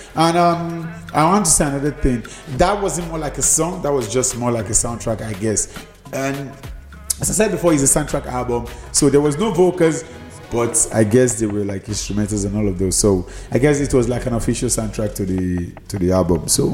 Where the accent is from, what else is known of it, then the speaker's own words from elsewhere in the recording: Nigeria; I'm from Nigeria.